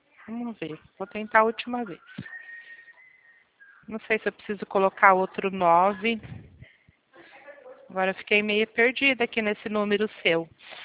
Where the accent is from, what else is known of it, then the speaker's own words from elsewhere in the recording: São Paulo, Brazil; Eu sou da Zona Norte, da freguesia do Ó.